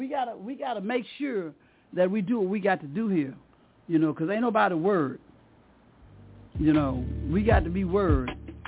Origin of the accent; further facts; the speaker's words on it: Montgomery, Alabama, United States; There was a lady when I was growing up in Montgomery.